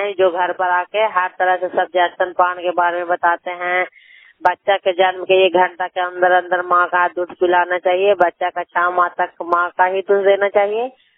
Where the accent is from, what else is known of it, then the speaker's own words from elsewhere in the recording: Kangarsarai, Bihar, India; मैं कांगड़सराय प्रार्थी कांगड़सराय प्रखंड से बोल रही हूँ, नालंदा जिला के रहने वाली हूँ।